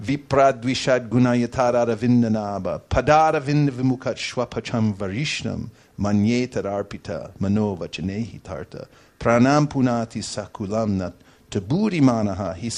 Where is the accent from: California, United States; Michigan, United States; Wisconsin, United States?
California, United States; San Francisco; Well, I did. I'm from San Francisco.